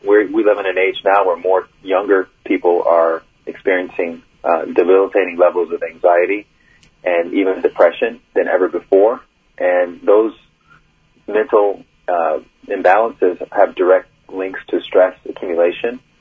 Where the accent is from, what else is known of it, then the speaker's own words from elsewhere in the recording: Alabama, United States; also born or lived in New York City; Grew up in Alabama, Bible Belt. So there was not a lot of meditation happening when I was growing up in the South.